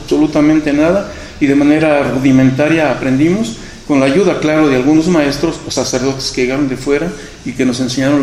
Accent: Colotlán, Jalisco, Mexico; Mi proyecto aquí en Colotlán, porque era mi sueño, yo hacer algo en mi pueblo

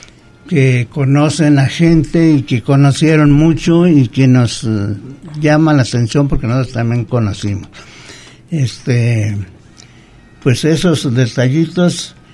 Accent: Colotlán, Jalisco, Mexico; mire, soy de Colotlán.

